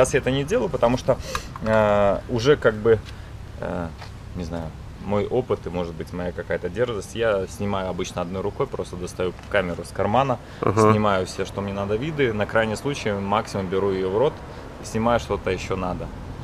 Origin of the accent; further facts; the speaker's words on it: Belarus; Я сам с Беларуси, и мой дом находится в Беларуси, живут мои родители.